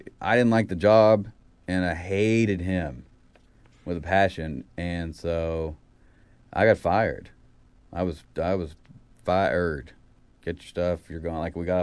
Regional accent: Lexington, Kentucky, United States; I was born and raised in Lexington. That's where I started.

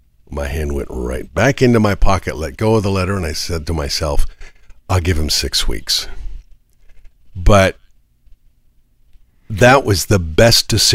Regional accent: Fort Worth, Texas, United States; now in Austin, United States; See, I grew up in Fort Worth, Texas. So, you know, coming back to Texas was always something I kind of hoped would happen.

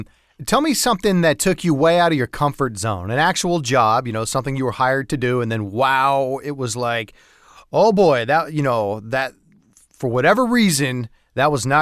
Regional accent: El Segundo, California, United States; I grew up in El Segundo.

